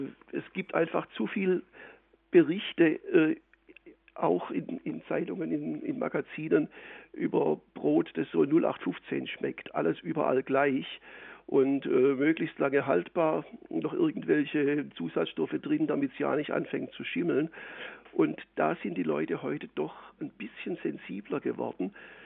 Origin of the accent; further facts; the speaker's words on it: Baden-Württemberg, Germany; ich bin Schwabe, die Brezeln sind mit unser höchstes Gut